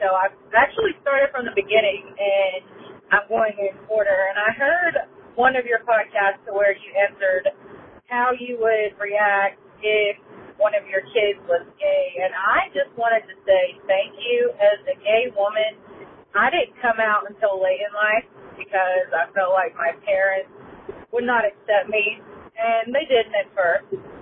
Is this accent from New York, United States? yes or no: no; Virginia, United States; I'm from Virginia.